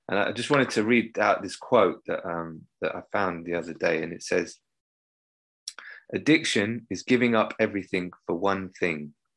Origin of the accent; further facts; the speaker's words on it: London, United Kingdom; I grew up in South London, funnily enough, in a dysfunctional household.